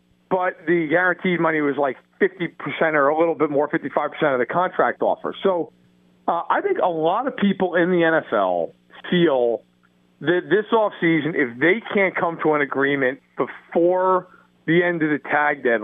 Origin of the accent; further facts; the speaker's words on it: New York, United States; I'm from New York, and I can tell you, most people I know who are Jets fans do not give them a pass.